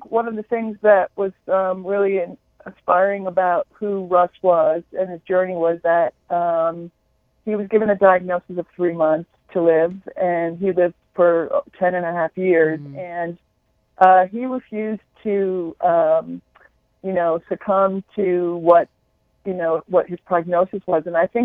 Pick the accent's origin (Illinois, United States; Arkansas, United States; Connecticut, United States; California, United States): Connecticut, United States; I was raised in the Northeast. I'm originally from Connecticut, so a big Italian family.